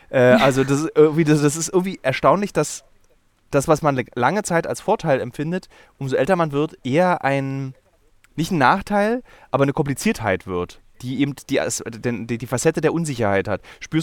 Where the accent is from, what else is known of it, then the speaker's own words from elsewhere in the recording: Berlin, Germany; Ich als Berliner wurde, glaube ich, 2009 das letzte Mal auf eine Weißparty eingeladen.